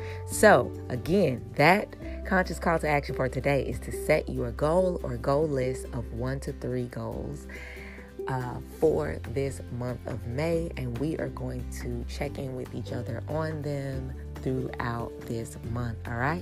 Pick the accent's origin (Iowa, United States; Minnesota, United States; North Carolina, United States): North Carolina, United States; I'm from North Carolina, so shout outs to the big homie